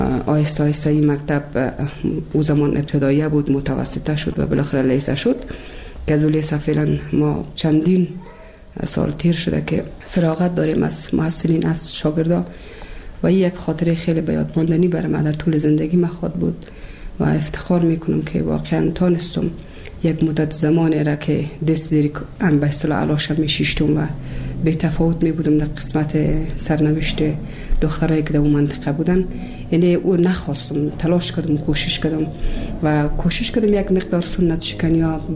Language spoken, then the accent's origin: Persian; Kabul, Afghanistan; also born or lived in Bamyan; از ولسوالی شیبر ولایت بامیان هستم. در سال 1356 در یک خانواده روشن فکر من در ولایت کابل به دنیا آمدم و تحصیلات خودم در کابل با پایان رسادم تا صنف 12